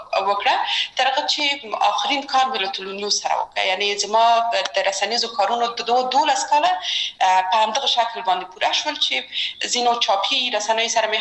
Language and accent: Pashto; Kabul, Afghanistan; also born or lived in Maidan Wardak; زه اصلا د میدان وردګو ولایت یم او په کابل کې بیا زیږیدلی یم په کابل کې زیږیدلی یم په کابل کې لوی اسوم